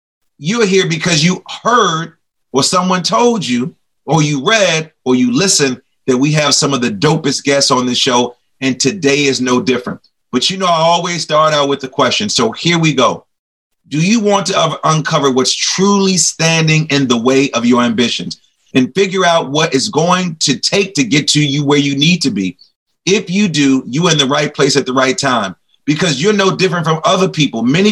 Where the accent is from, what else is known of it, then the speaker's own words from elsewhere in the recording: Chicago, Illinois, United States; I'm from the city of Wynn, the great city where some great people came from. I'm always repping Chicago.